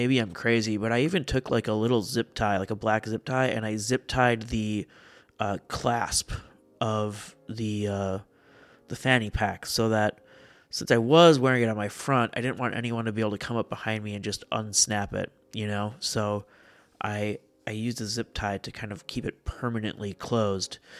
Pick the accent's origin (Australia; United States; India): United States; if you've ever traveled to Europe or anywhere else overseas, as an American, we've probably talked about this on a show once or twice